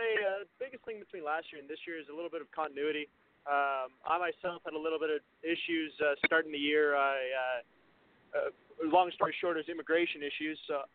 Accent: Canada; Well, as a Canadian, we actually start playing lacrosse at a really young age.

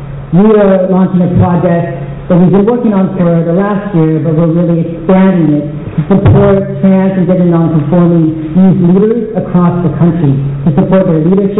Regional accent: Seattle, Washington, United States; So, you know, I grew up in Seattle, Washington, But all my family's from Hawaii.

